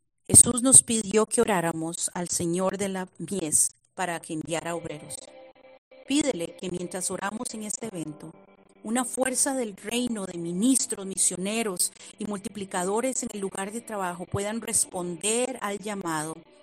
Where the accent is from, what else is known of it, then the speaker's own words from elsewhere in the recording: Ecuador; si Él puede llamar a una mujer ecuatoriana inesperada, sin experiencia